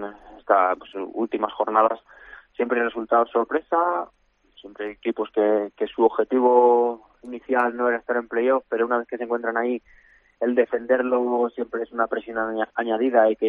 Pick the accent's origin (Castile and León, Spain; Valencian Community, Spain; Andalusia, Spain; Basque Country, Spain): Castile and León, Spain; Salamanca; para mí, como salmantino, como jugador que se ha formado en las categorías inferiores de Salamanca